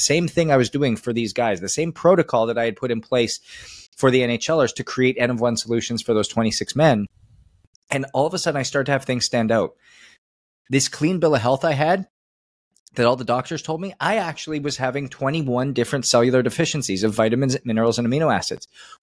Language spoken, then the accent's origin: English; Canada; moved away as an adult; now in United States; it was born and raised in Canada. Hockey was like the religion, the culture. I came down to the States on a hockey scholarship at 18